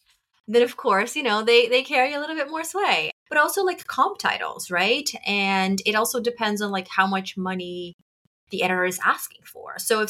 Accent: Arizona, United States; I'm from Arizona. I want books from these two places.

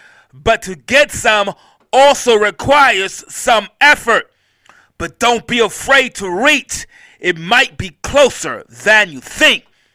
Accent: Mount Vernon, New York, United States; I'm from Mount Vernon, New York. Anytime we want some berries, we would just go to the store and buy them.

